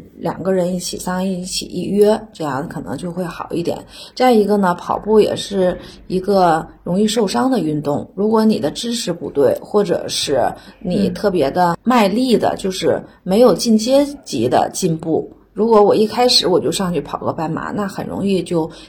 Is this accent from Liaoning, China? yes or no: yes; Yingkou, Liaoning, China; 首先我老家是辽宁营口，离大连非常近，我当时就想把我的第一次马献给我的家乡